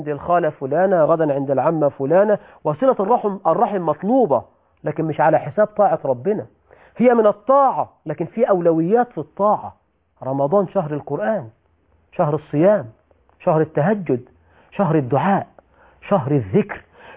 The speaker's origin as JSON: {"language": "Arabic", "country": "Egypt", "said": "عندنا في مصر بقى يقولك الخيمة الرمضانية، الخيبة الرمضانية، تنزل إلى الأحياء الشعبية بعد العشاء تجد العجب"}